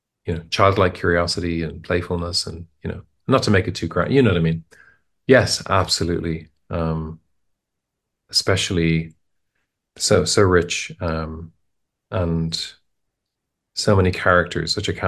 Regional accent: Ireland; because I'm from Ireland. But the Irish language, which I grew up learning, it's not direct.

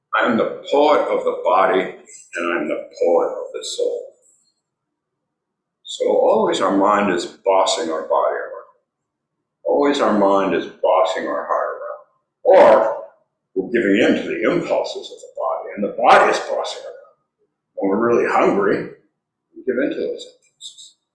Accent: California, United States; And Ronald Reagan, who was my governor since I'm from California, was cutting down lots and lots of redwood trees.

